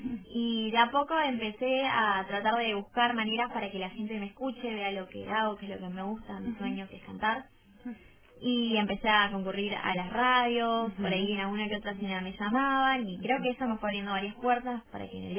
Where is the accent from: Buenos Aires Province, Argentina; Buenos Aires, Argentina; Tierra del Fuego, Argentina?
Tierra del Fuego, Argentina; Río Grande; also born or lived in Tucumán; en realidad soy tucumana, pero vivo acá en Tierra del Fuego.